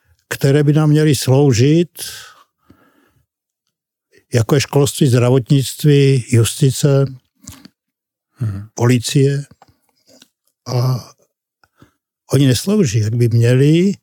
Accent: Slovakia; A říkám to nerád, protože já jsem Slovák, já se ráno zbudím a podívám se, co je na Slovensku novýho.

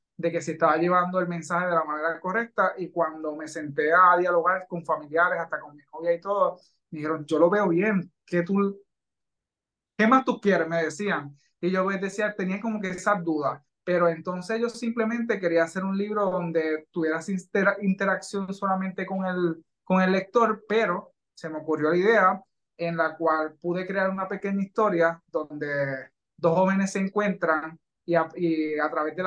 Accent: Villalba, Puerto Rico; Actualmente vivo en Ponce, pero soy villalbeño.

